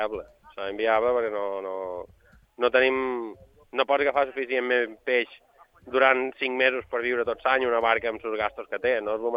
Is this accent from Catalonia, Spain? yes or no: no; Formentera, Balearic Islands, Spain; nosaltres que som de Formentera només en podem pescar 120